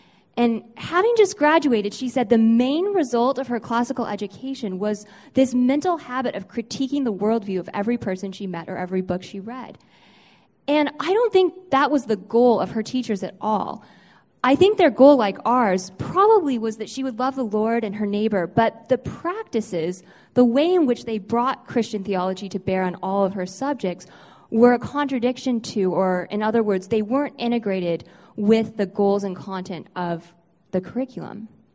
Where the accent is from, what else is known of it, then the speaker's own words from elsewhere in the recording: Boise, Idaho, United States; from Boise, Idaho, and I was asked to be part of this panel